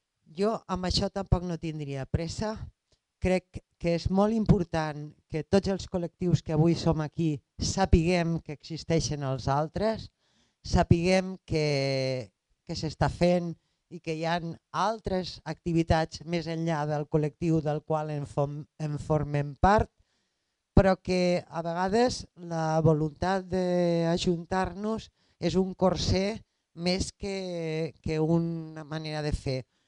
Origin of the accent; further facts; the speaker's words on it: Barcelona, Catalonia, Spain; som del Raval, estic a la Negreta per diferents motius, però més aviat sóc del Raval